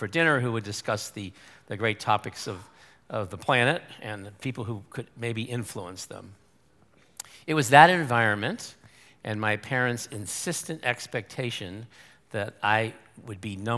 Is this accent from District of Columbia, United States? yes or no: yes; Washington, District of Columbia, United States; I grew up in Washington, D.C., where my father worked for both President Eisenhower and later Richard Nixon.